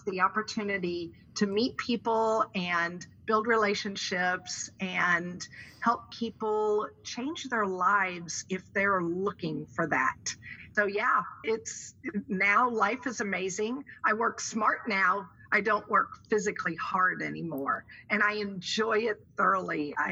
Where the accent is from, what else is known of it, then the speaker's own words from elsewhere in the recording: Augusta, Missouri, United States; I grew up in Augusta, Missouri. I am the oldest of four children.